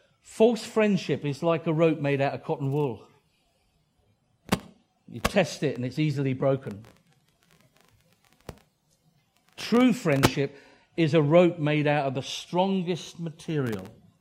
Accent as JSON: {"language": "English", "town": "Windsor", "region": "South East England", "country": "United Kingdom", "tie": "born there", "said": "At the age of 17, there was an old man at Windsor Castle, because I was born in Windsor, giving out Christian tracts."}